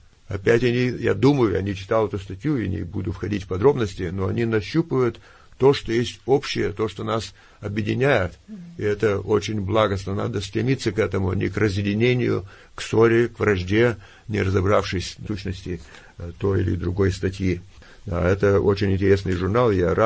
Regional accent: Perm, Perm Krai, Russia; в моем родном городе, в Перми.

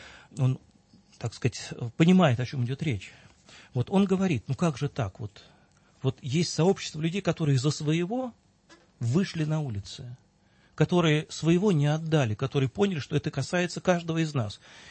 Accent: Moscow, Russia; я вот вырос в Московском дворе. Знаете, в Перовском Московском дворе.

